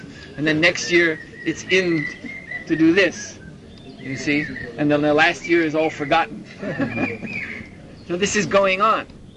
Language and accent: English; United States; You know, just like I'm from the United States, so I can speak badly of America